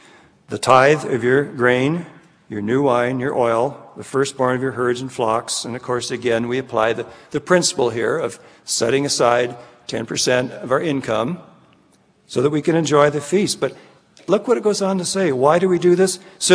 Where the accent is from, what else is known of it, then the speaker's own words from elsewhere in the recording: Scotland, United Kingdom; I made a comment earlier, I'm Scottish, you know.